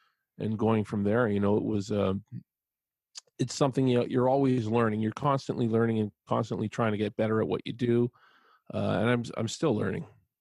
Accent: British Columbia, Canada; also born or lived in Alberta; I grew up mostly in British Columbia. I did spend a little bit of time in Alberta. Well, that's just one province over. Very different provinces, though, I must say that.

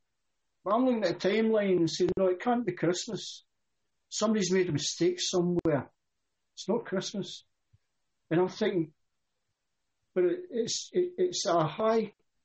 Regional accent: Scotland, United Kingdom; being a Scot, from when I was a little kid, I loved the idea of this man Wallace

